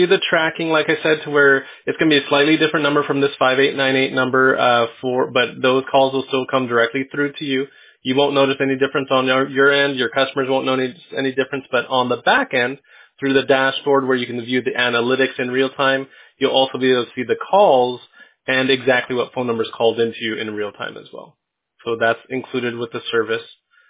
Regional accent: San Diego, California, United States; I grew up in San Diego, so I definitely know, Escondido and surrounding through and through.

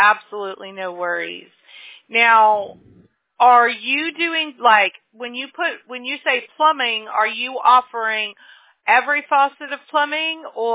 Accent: Mobile, Alabama, United States; now in California, United States; I am originally from Mobile, Alabama, but I've been in California.

